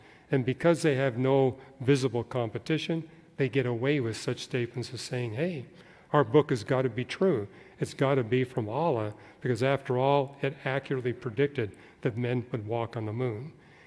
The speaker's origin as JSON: {"language": "English", "country": "Canada", "said": "when I go back to my home country of Canada"}